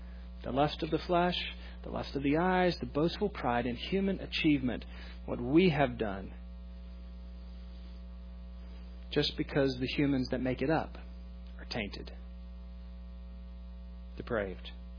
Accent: Texas, United States; I mean, I'm from Texas.

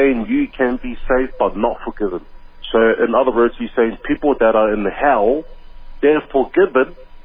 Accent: New Zealand; now in Australia; from Australia. I've written you a few times. I'm a Kiwi and live in Australia.

